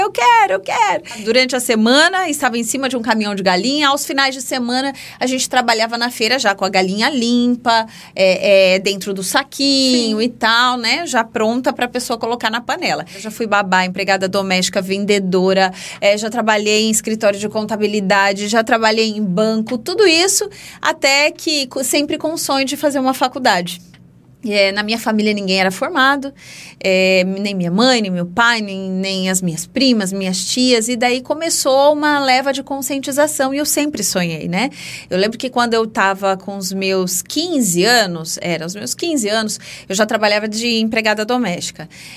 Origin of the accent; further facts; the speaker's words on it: Campo Grande, Mato Grosso do Sul, Brazil; born there; Eu sou nascida em Campo Grande, Mato Grosso do Sul